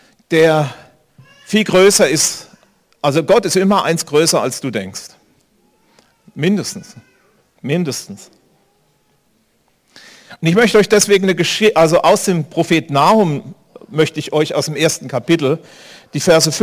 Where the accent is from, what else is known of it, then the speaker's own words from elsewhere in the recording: Berlin, Germany; ich bin ja eigentlich Berliner.